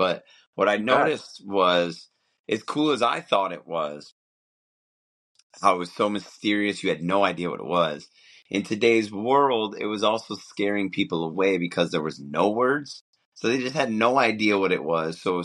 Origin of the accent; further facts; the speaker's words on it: Detroit, Michigan, United States; growing up in Metro Detroit, it's just not my sound, you know?